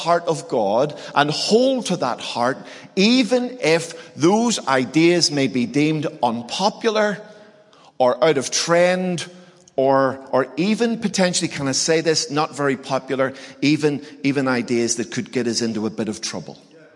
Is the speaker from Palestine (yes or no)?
no; Northern Ireland, United Kingdom; Now listen, I'm Irish. I'm from Northern Ireland. We were born fighting, right?